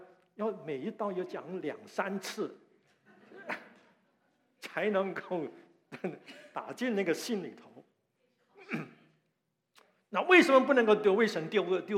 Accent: Guangdong, China; 如我们广东话有句话说啊

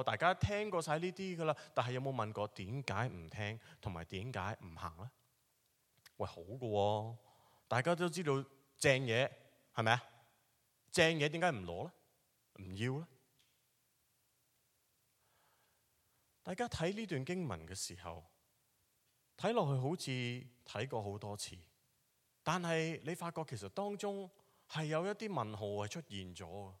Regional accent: China; 我哋中国人就会讲呢啲系咩啊？

